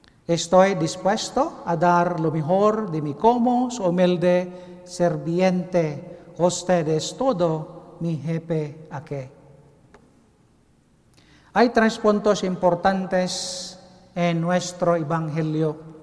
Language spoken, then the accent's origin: Spanish; Bicol Region, Philippines; Spanish is a second language; now in United States; Vengo de Filipinas, de la diócesis de Sorsogon.